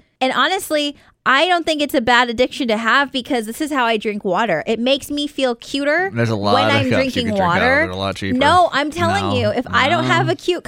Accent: Philippines; I'm Filipino, so I call my grandmother my Apu.

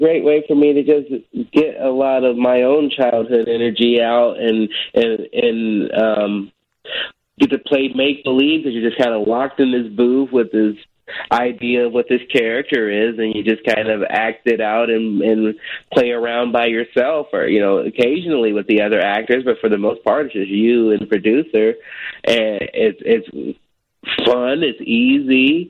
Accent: Chicago, Illinois, United States; also born or lived in Portland; I was raised in Chicago, but my comedy life started in Portland, and I love both those cities.

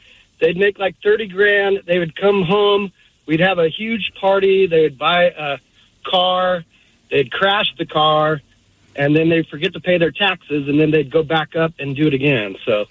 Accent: Ballard, Washington, United States; but I grew up in Ballard back in the day, and it was crazy.

